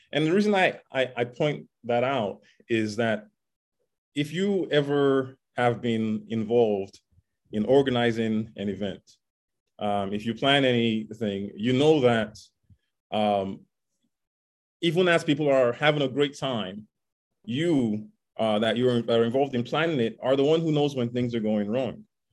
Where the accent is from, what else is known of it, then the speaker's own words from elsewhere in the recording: Nigeria; for those who don't know, I grew up in Nigeria.